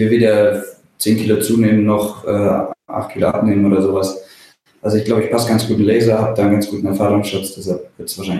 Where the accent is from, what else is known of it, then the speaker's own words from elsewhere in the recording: Bavaria, Germany; now in Kiel, Germany; aufgewachsen bin ich ja im Allgäu, also ganz auf der anderen Seite von Deutschland. Mhm. Und wohne hier in Kiel seit 2009 fest. Zumindest mal im Sommer. Im Winter bin ich auch gerne in Bergen.